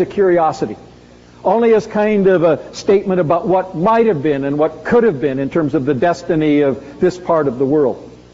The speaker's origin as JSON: {"language": "English", "country": "Canada", "said": "even as a Canadian, I had not heard very much about"}